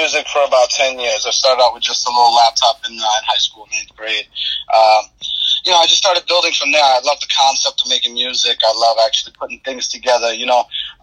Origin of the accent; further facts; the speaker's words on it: Orlando, Florida, United States; also born or lived in Miami; now in Scranton, United States; Originally, I'm from Miami, but I was raised in Orlando. I'm calling out here from Scranton, Pennsylvania right now. Okay. Hence my name … You know, Miami and Orlando put together, I consider two cities my home.